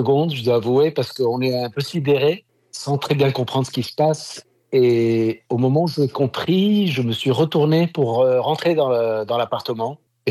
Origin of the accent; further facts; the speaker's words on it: Lebanon; même si je suis Libanais